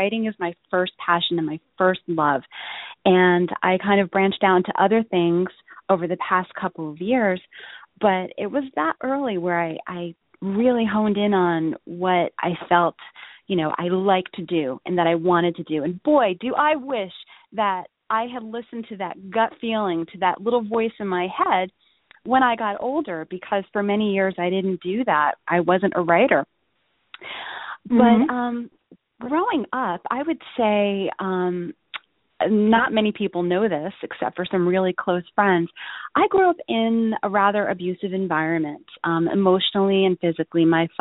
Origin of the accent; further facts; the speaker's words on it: Toms River, New Jersey, United States; Well, I grew up in Toms River mostly. So, you know, that does make me, I guess, a pretty authentic Jersey girl.